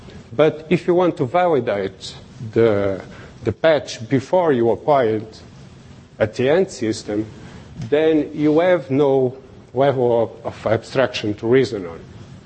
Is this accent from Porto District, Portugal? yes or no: no; Lisbon, Portugal; English is a second language; So I'm also from Lisbon, Portugal.